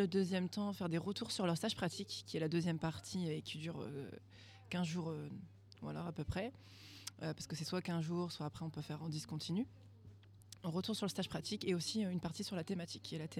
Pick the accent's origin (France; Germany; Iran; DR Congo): France; Hauts-de-France; je viens de l'Aisne, dans 02, anciennement la Picardie, voilà.